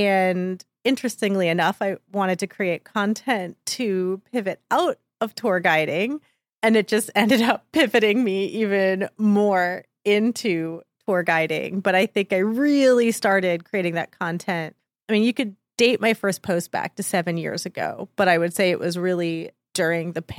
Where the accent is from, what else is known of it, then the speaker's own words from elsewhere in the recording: Palm Beach Gardens, Florida, United States; moved away as an adult; also born or lived in Orlando; now in New York City, United States; I was born in Orlando, but I grew up in Palm Beach Gardens.